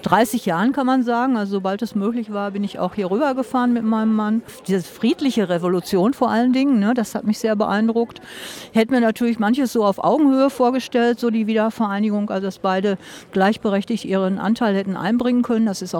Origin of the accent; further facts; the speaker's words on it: West Germany, Germany; Ich komme eigentlich aus dem Westen